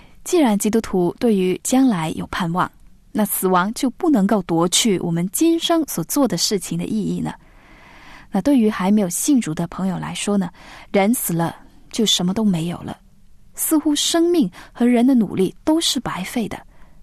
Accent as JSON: {"language": "Chinese", "country": "China", "said": "我们中国人的传统的观念呢"}